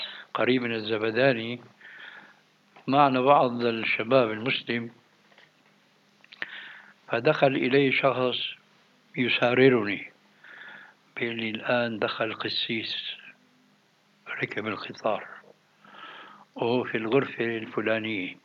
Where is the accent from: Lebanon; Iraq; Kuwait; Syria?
Syria; عندنا في الشام